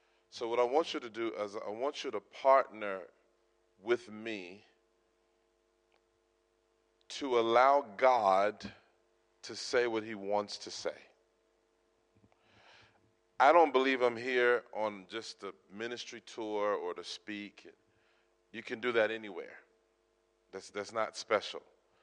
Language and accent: English; United States; I'm from America, so we tend to be a little bit on the louder side.